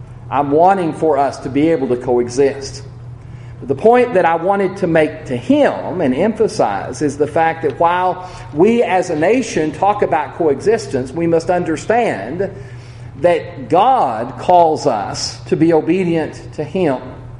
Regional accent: United States; As an American, by the way, this isn't me as a Christian, I as American agree with the concept of the separation of church and state.

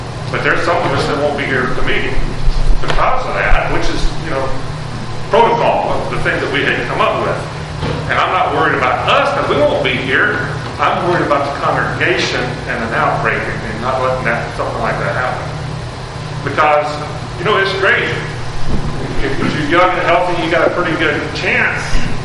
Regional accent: Athens, Alabama, United States; My hometown, Athens, Alabama, Limestone County

